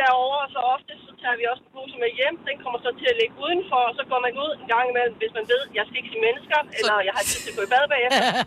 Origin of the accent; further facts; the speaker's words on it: Thyborøn, Central Denmark Region, Denmark; now in Zealand, Denmark; Jamen, jeg er jo født og opvokset i Thyborøn, har så boet på Sjælland de sidste 20 år.